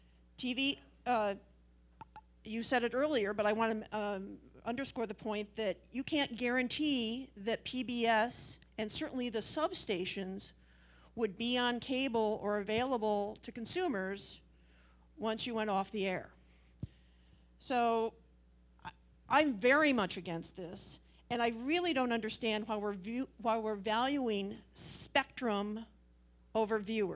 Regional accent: Ionia, Michigan, United States; I'm originally from Ionia. My parents still live in Ionia, and my brother is in Greenville, very rural.

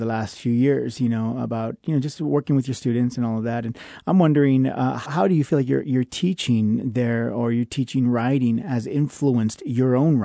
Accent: California, United States; being, I guess, from California myself.

